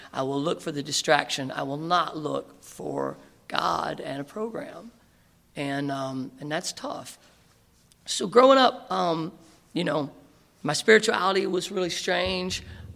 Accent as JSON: {"language": "English", "region": "the South", "country": "United States", "tie": "born or raised there", "said": "I grew up in the South with, like, these crazy people"}